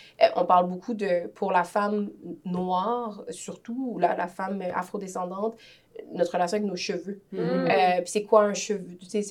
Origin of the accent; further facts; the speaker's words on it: Quebec, Canada; Moi, la terre entière, c'est que je suis d'origine haïtienne. La terre entière, c'est aussi que je suis québécoise, canadienne.